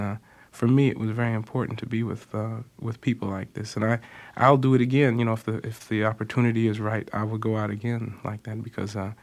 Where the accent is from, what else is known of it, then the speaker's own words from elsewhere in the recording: Cleveland, Ohio, United States; now in Chicago, United States; I'm from Cleveland originally, which is kind of similar, but it's a little smaller than Chicago.